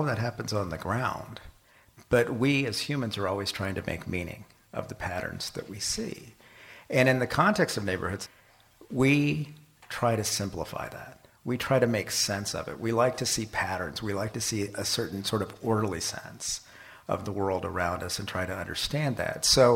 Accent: Kansas City, Kansas, United States; I grew up in Armourdale at a time when it had been emptying out in very dramatic ways.

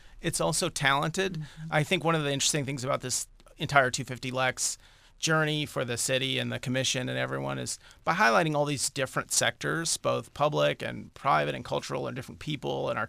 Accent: Lexington, Kentucky, United States; I'm from Lexington, went to UK, had a brief sojourn out in California after college

